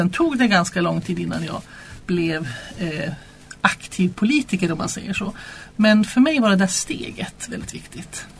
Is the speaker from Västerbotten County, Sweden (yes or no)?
yes; Umeå, Västerbotten County, Sweden; moved away; Jag kommer från början från Umeå, Västerbotten. Jag flyttade hit 1993.